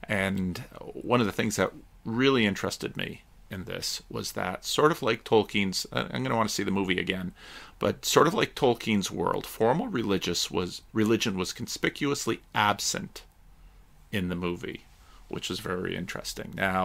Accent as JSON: {"language": "English", "town": "Paterson", "region": "New Jersey", "country": "United States", "tie": "born or raised there", "said": "I grew up in Paterson, which is over the river, about 15 miles away from Manhattan."}